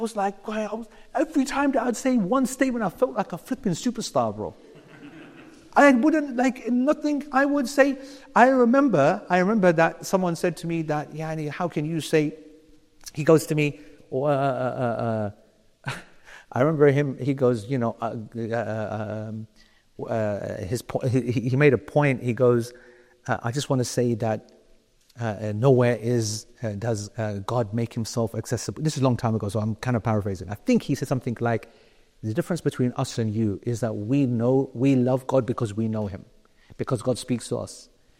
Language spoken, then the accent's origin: English; London, United Kingdom; I was from London